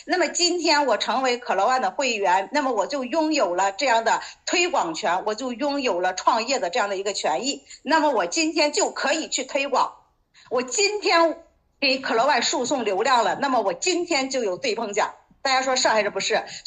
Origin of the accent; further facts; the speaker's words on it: Zhengzhou, Henan, China; 我呢是来自中国市场河南省郑州市的